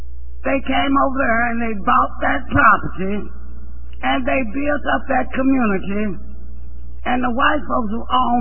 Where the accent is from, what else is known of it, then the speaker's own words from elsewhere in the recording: Dallas, Texas, United States; I grew up on University Boulevard, so I didn't know about this side.